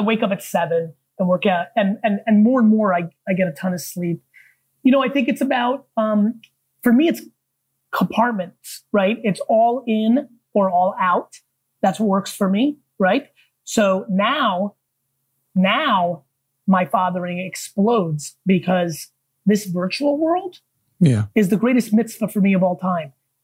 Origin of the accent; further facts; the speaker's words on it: New Jersey, United States; I was born in the, I was growing up in New Jersey in the 80s.